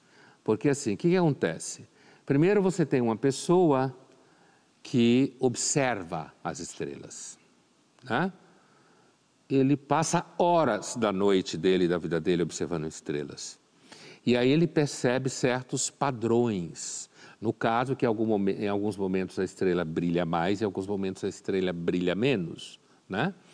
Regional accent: Brazil; Eu lembro da minha adolescência, da minha infância no Brasil

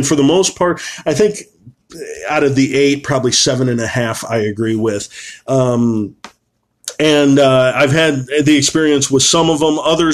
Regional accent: San Diego, California, United States; But I grew up in San Diego, California, so it's a Navy town.

